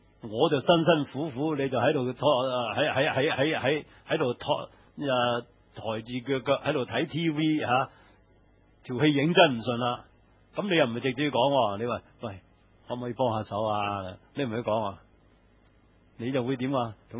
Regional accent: China; 即系我谂系我哋中国人好多都好似

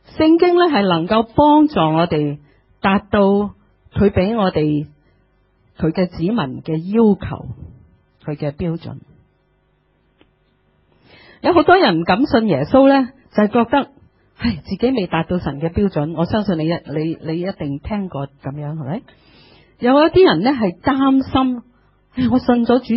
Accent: China; 善事呢呢度唔系指我哋中国人諗嘅行善罪乐

